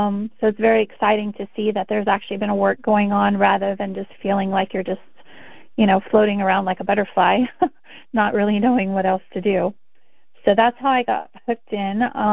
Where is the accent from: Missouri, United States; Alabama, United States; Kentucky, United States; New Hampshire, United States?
Missouri, United States; now in California, United States; I'm originally from Missouri. I've been out in California for 20 years now, a little over 20 years.